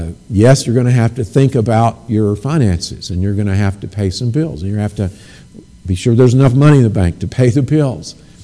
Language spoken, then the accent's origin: English; Alabama, United States; I was a southerner from Alabama.